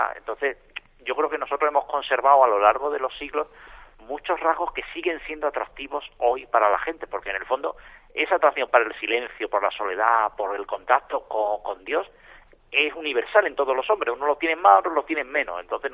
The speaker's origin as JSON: {"language": "Spanish", "town": "Seville", "region": "Andalusia", "country": "Spain", "said": "Hay algún andaluz más. Somos unos cuantos andaluces, pero sí, de Sevilla soy yo el único."}